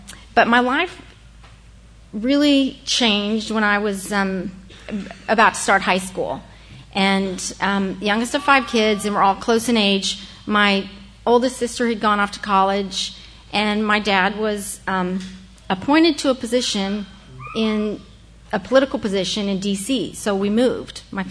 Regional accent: Austin, Texas, United States; born there; I was born here in Austin, and I was the youngest of five kids.

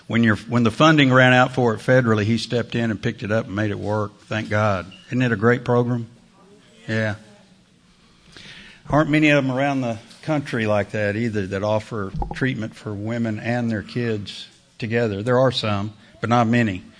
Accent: Austin, Texas, United States; There aren't many of us that are natives. I grew up in South Austin, went to Travis High School.

